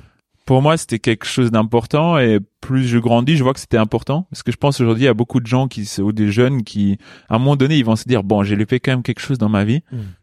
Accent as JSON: {"language": "French", "country": "Luxembourg", "moved": "as an adult", "said": "À 18 ans, je suis parti de Luxembourg pour aller à Chambéry."}